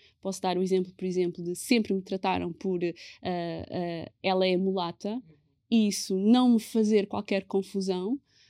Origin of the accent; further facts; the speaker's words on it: Portugal; o meu instinto era rejeitar a minha identidade afrodescendente, porque cresci em Portugal